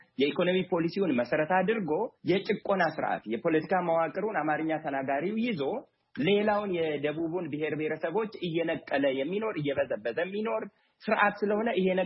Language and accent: Amharic; Oromia, Ethiopia; አርሲ ነው ተወልጄ ያደግኩት።